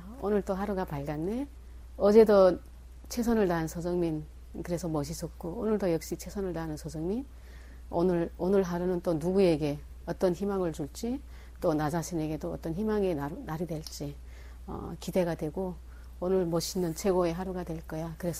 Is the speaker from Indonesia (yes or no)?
no; North Korea; now in South Korea; 북한에서 와서 6년밖에 안 됐는데